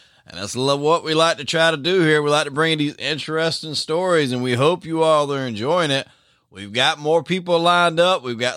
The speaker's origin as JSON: {"language": "English", "town": "Darlington", "region": "South Carolina", "country": "United States", "tie": "born or raised there", "said": "You and I grew up in Darlington, but in Florence is where all the partying went because there wasn't really any places to do it in Darlington."}